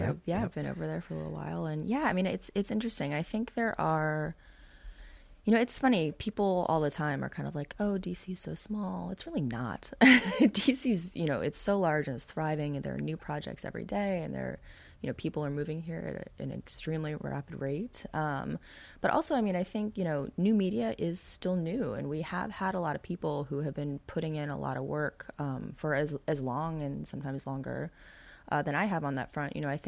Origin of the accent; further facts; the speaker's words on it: Alexandria, Virginia, United States; So I'm a third generation DC small business owner. And, you know, way before I knew DC culturally, I grew up in Alexandria.